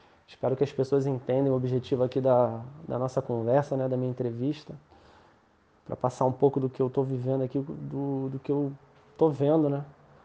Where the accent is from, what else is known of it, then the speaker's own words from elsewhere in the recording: Rio de Janeiro, Brazil; Sou natural do Rio de Janeiro.